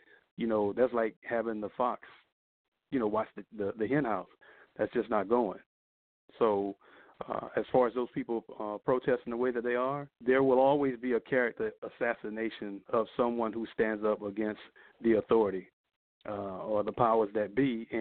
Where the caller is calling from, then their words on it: Orlando, Florida, United States; I'm calling from Orlando.